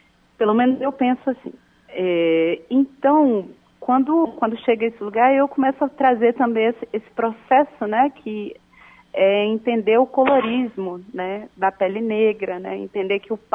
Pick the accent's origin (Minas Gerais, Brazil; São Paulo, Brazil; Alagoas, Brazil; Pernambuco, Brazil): Minas Gerais, Brazil; esse lugar de vinda, né? Que é Minas Gerais. Não somos parte daqui, eu sou mineira.